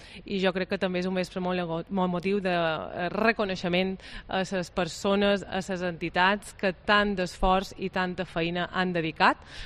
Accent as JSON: {"language": "Catalan", "region": "Balearic Islands", "country": "Spain", "said": "és també un espai que mos identifica i jo crec que com a mallorquins estimam"}